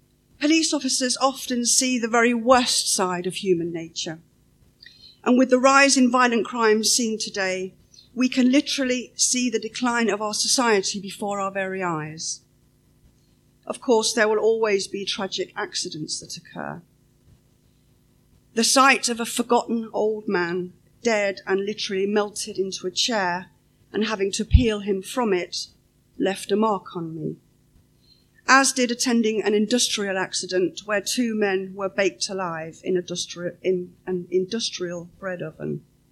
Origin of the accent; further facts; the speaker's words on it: Leicester, East Midlands, United Kingdom; born there; I was born in Leicester, in England, to an English father and a Danish mother.